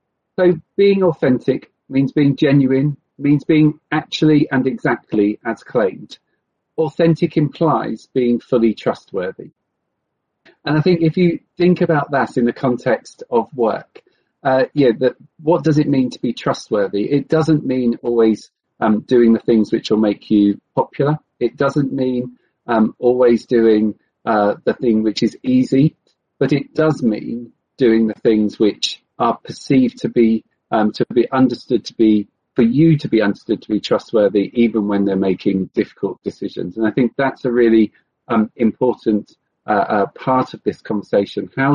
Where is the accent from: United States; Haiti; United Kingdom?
United Kingdom; South West England; I grew up in Cornwall. I grew up by the sea.